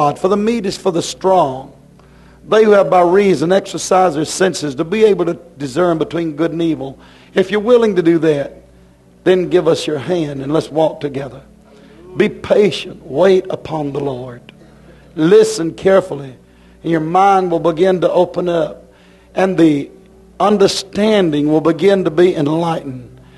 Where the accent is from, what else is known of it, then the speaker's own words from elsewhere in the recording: Haiti; Not too long ago, we come from Haiti.